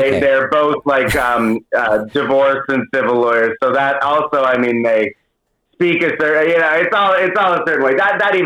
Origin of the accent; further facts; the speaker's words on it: Denver, Colorado, United States; now in Brooklyn, United States; I guess I didn't realize what makes Denver not like a normal American city until I went to LA and then back to Denver